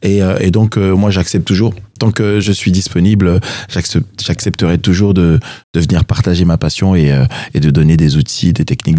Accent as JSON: {"language": "French", "country": "Côte d’Ivoire", "said": "de la musique de Côte d'Ivoire, mon pays d'origine"}